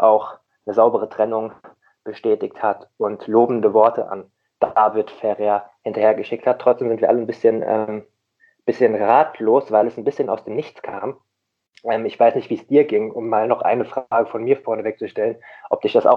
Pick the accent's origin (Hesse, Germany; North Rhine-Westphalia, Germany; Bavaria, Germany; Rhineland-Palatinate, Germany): Hesse, Germany; Und ich bin auch kein Hamburger. Ich habe es mir nur so angewöhnt. Ich komme ja auch aus dem schönen Rhein-Main-Gebiet, aus dem Rheingau. Eigentlich müsste ich Gude sagen